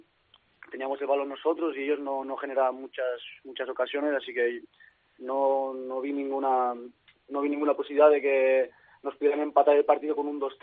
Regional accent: Vilassar de Mar, Catalonia, Spain; Empieza en Vilassar de Mar, allí estuve casi toda mi infancia

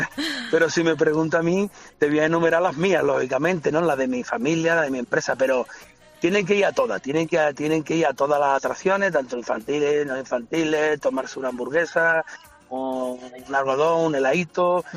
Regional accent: Seville, Andalusia, Spain; Hombre, siendo sevillano, pues tú sabes, siempre es un plus importante

